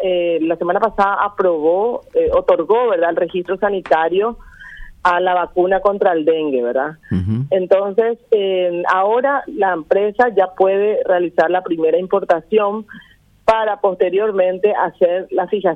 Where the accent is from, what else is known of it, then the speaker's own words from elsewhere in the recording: Asunción, Paraguay; Yo, la verdad que ya soy de Asunción, pero mis padres, mi abuelo fueron de Roque Alonso, Mariano Roque Alonso. Nosotros somos de acá cerquita nomás.